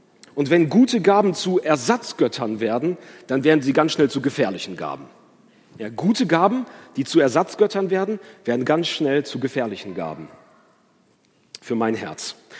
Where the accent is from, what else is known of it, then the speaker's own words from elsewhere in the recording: Germany; Ich bin mir bewusst, ja, vielleicht sogar besonders wir als Deutsche, wir mögen es nicht, über Geld zu sprechen.